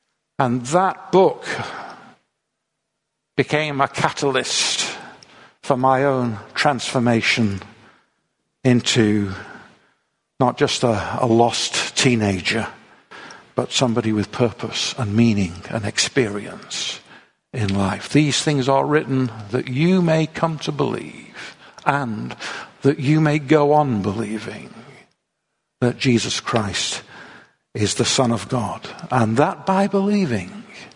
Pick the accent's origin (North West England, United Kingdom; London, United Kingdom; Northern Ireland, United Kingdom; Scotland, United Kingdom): North West England, United Kingdom; Manchester; You know, when I was a boy, I grew up in Manchester, and it's nice to come to Bangor, because when we were in Manchester, we often came out to Wales.